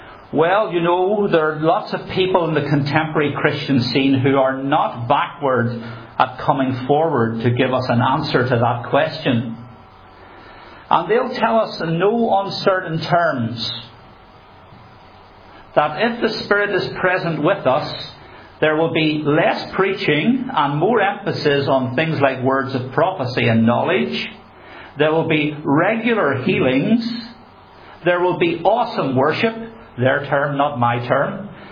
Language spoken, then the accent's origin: English; Belfast, Northern Ireland, United Kingdom; where I grew up in East Belfast